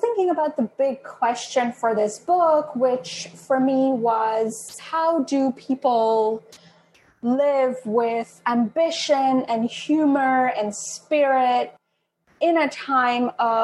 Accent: Kolkata, West Bengal, India; moved away as an adult; now in United States; I grew up in Kolkata in India. It's a huge city. And I have lived in the U.S. Since I moved here for undergrad. So I've been here for a while now.

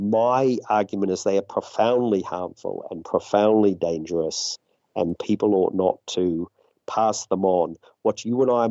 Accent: New Zealand; And in my home country of New Zealand

